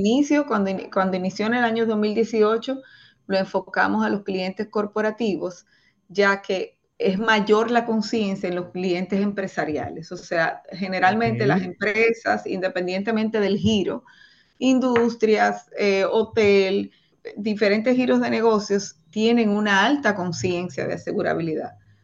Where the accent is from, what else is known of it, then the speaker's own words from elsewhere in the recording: Dominican Republic; donde no necesariamente nosotros como dominicanos tenemos las medidas